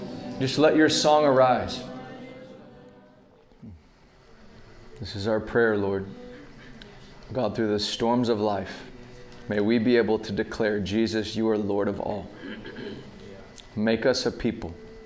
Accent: Dallas, Texas, United States; I'm from Dallas.

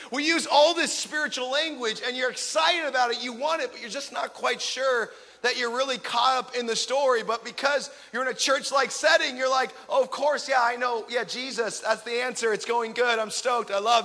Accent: Pacific Northwest, United States; I'm from the Pacific Northwest, so it rains every day.

